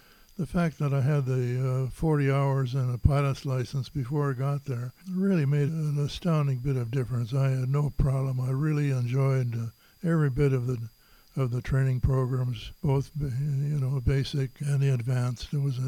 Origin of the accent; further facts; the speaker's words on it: Duluth, Minnesota, United States; Well, Duluth was a great place to grow up. All sorts of weather and all sorts of things that young kids could do.